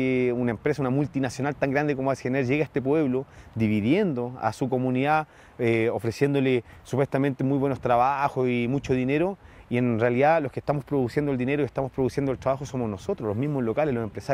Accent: Cajón del Maipo, Santiago Metropolitan Region, Chile; Yo soy nacido y criado acá en el Cajón del Maipo, de hecho mis abuelos que son los que llegaron acá fueron los que construyeron el alcantarillado central de la plaza y todo eso y durante tres generaciones han estado viviendo acá en el Cajón

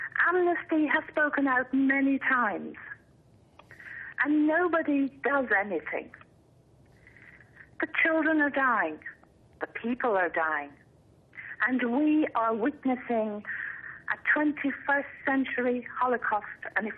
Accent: Ireland; And I, being Irish, I see the Palestinians as my blood brother, my blood sister.

